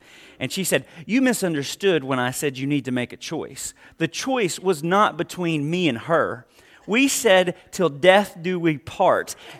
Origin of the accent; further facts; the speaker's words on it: Arkansas, United States; So I grew up in Arkansas